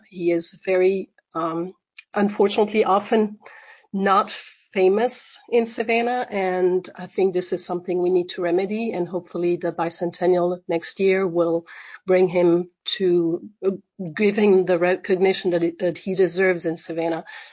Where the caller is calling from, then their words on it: France; I'm calling you from France. I'm the French Honorary Consul in Savannah